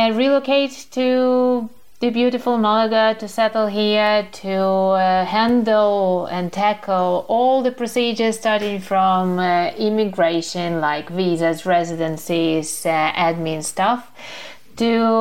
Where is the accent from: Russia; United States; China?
Russia; English is a second language; now in Spain; I'm originally from Russia, but I left Russia 25 years ago, so I kind of don't anymore consider myself being Russian.